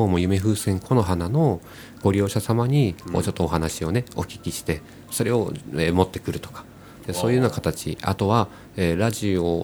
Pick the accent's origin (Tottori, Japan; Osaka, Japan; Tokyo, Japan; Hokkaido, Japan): Hokkaido, Japan; Sapporo; also born or lived in Kitami; 私は札幌で主に育ちましたけど、はい、生まれが北見なので